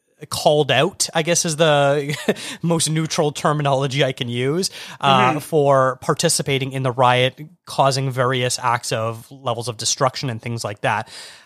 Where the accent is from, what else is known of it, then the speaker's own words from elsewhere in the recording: Toronto, Ontario, Canada; I am originally from Toronto